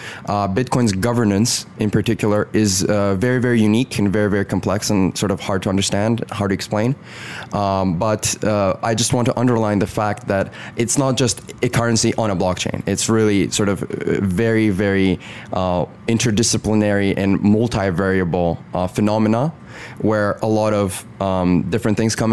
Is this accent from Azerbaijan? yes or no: yes; Azerbaijan; English is a second language; moved away as an adult; now in United States; So I'm originally from Azerbaijan, was until recently an international student here in America